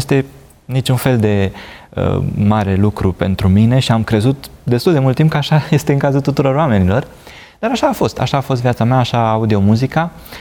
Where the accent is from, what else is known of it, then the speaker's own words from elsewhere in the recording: Giurgiu, Giurgiu County, Romania; also born or lived in Ploiești / Vălenii de Munte; Și noi la 4 ani ne-am mutat la Giurgiu. Eu m-am născut la Ploiești, apoi am locuit la Vălin de Munte, ne-am mutat la 4 ani la Giurgiu